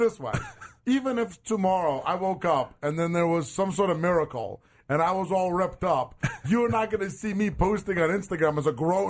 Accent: Russia; now in New York, United States; I'm from Russia.

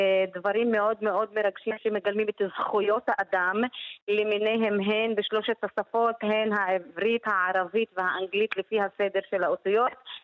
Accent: Deir al-Asad, Northern District, Israel; now in Haifa, Israel; אני במקור מדיר אל אסד, מדיר אל אסד. … ומלפני כשנה תושבת חיפה.

